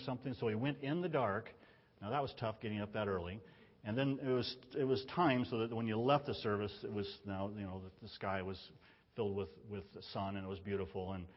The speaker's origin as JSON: {"language": "English", "town": "Richville", "region": "Utah", "country": "United States", "tie": "born or raised there", "said": "When I was young, I grew up in Richville. You know, Richville is just 13 miles out in the valley there"}